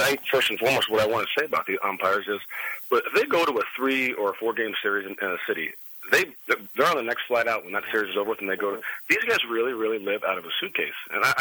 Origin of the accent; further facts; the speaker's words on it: San Diego, California, United States; born there; I was born in San Diego